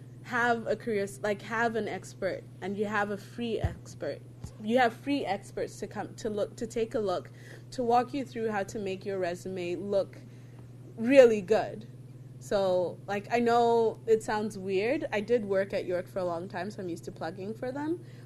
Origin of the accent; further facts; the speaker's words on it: Zimbabwe; I'm looking to return to Zimbabwe, which is my home country